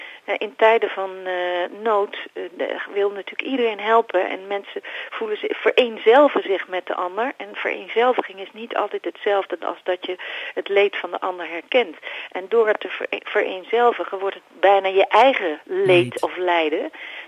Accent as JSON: {"language": "Dutch", "country": "Netherlands", "said": "Wij zijn als Nederlanders, hebben wij natuurlijk ongelooflijk veel technische en organisatorische ervaring in huis."}